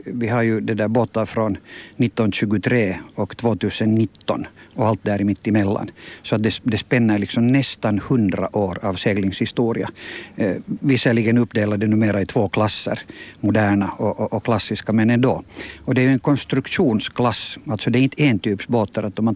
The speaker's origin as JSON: {"language": "Swedish", "country": "Finland", "said": "Vi är alla finländare, eller vi är alla finlandssvenskar, studiekompisar."}